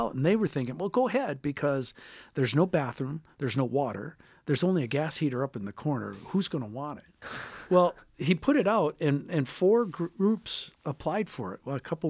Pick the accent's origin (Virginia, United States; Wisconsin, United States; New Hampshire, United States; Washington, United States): Wisconsin, United States; I grew up in Wisconsin with all the immigrants.